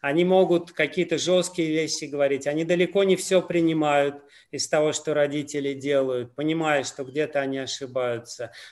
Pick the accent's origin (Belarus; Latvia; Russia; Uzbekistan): Uzbekistan; Tashkent; Я сам воспитывался в традиционной достаточно среде, в Ташкенте.